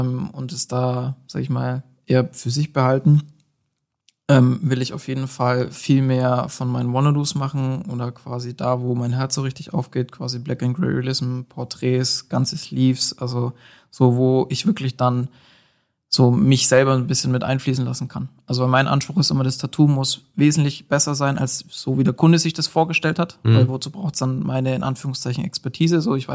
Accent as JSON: {"language": "German", "region": "Baden-Württemberg", "country": "Germany", "said": "wo mir als Schwabe"}